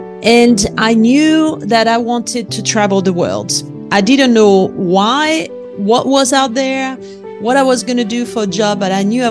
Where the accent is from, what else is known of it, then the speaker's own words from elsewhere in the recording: Lyon, Auvergne-Rhône-Alpes, France; accent: French; English is a second language; I was born and raised in France, as I'm sure your audience will pick up on my French accent very quickly. Oh. And I had a very easy, happy childhood living in the southeast of France, in Lyon